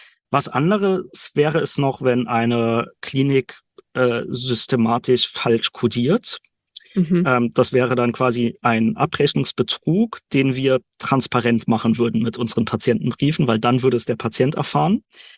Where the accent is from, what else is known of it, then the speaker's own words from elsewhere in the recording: Rhineland-Palatinate, Germany; moved away as an adult; now in Dresden, Germany; Ich bin aufgewachsen in Rheinland-Pfalz in der Nähe von Trier, hatte da Informatik studiert und bin dann für Was hab ich nach Dresden gezogen, also einmal von Westen nach Ost quer durch die Republik